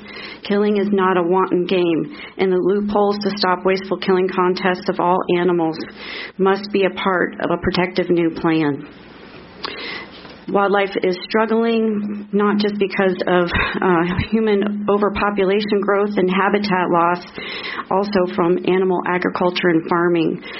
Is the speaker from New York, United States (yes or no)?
no; Tucson, Arizona, United States; from Tucson, Arizona.